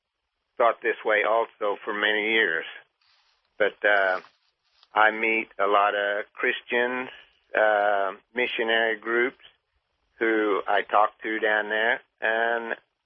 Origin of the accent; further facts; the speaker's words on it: Missouri, United States; I'm from Southwest Missouri, so good to hear from you.